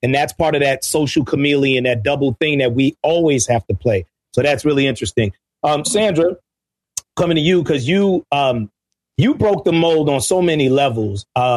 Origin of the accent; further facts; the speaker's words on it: New York, United States; I think you remind me of a lot of the Puerto Rican, Dominican, Latinos that I grew up with in New York.